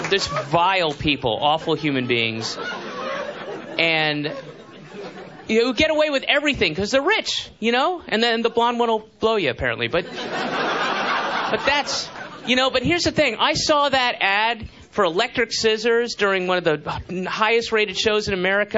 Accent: United States; Me, little old me, I'm an American.

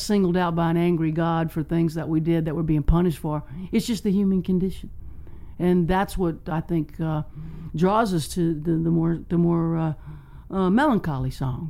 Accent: United States; I'd never experienced something like that as an American.

